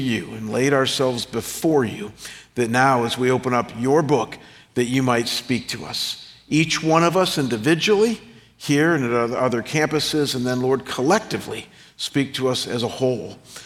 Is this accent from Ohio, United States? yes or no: yes; Ohio, United States; And the little town that I was raised in Ohio had one expectation for little boys, and that's that you had to be involved in sports.